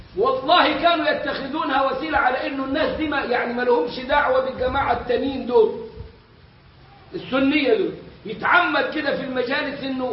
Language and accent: Arabic; Egypt; واحنا كمصريين تعودنا على الحلف بغير الله. بقول كمصريين انا، مع انه ممكن اعمم بس بتكلم عننا